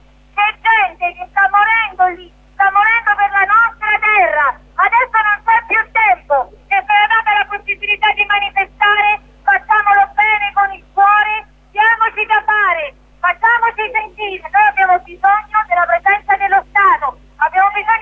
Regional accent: Arquata del Tronto, Marche, Italy; io vi parlo a nome di Arcuata del Tronto, io sono originaria di Arcuata

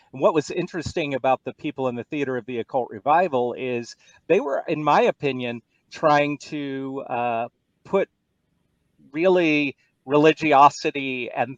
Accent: Houston, Texas, United States; now in Manhattan, United States; I grew up in Houston, Texas, but I moved to Manhattan.

